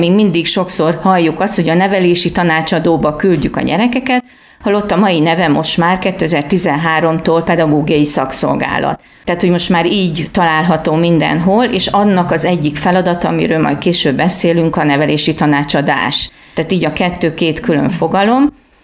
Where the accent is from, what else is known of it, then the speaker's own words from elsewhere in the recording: Kiskunhalas, Bács-Kiskun, Hungary; majd 4 évig Jánoshalmán dolgoztam. Utána mégiscsak visszakerültem Kiskunhalasra, mert mégiscsak kiskunhalasi vagyok